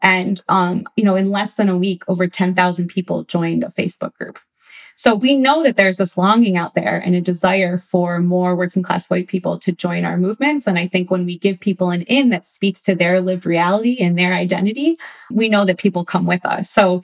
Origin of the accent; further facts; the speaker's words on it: Buffalo, New York, United States; I'm from Buffalo, New York, which means I'm a lifelong Bills fan.